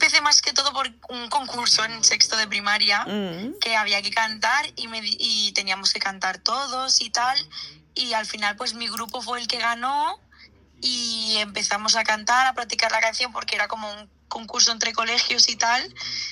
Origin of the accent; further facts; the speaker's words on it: Alicante, Valencian Community, Spain; Pues yo soy de Alicante, he nacido y he vivido toda mi vida en Alicante, tengo 19 años